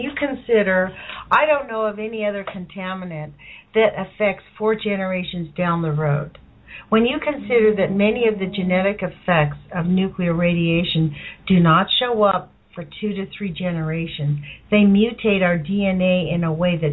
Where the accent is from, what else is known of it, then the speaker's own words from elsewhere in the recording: United States; but frankly, as an American, I'll be very honest with you.